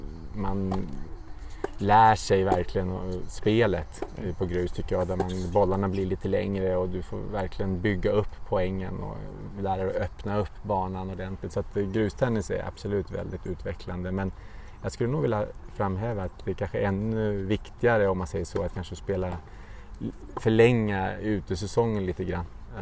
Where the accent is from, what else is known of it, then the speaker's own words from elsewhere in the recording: Stockholm, Stockholm County, Sweden; när jag växte upp då i Stockholm så var ju tennis helt klart den mest populära sporten.